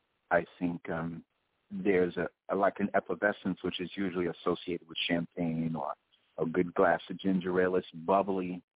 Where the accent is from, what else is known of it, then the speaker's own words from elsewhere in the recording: New York, United States; I mean, I'm a New Yorker, but Cali has its own sound.